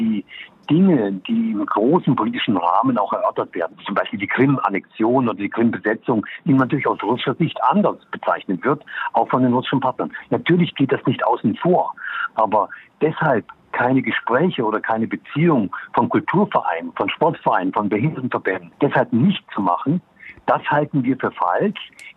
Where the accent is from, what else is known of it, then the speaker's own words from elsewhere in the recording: East Germany, Germany; halte ich als Ostdeutscher gar nicht.